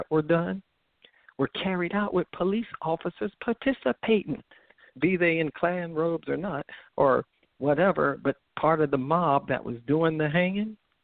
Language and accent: English; the South, United States; since I grew up in the South